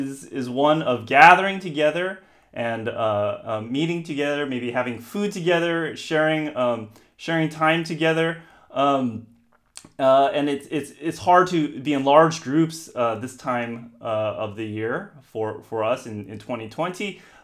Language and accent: English; United States; And actually, this time of the year, for me, as an American, there's two holidays during this time, Christmas and Thanksgiving.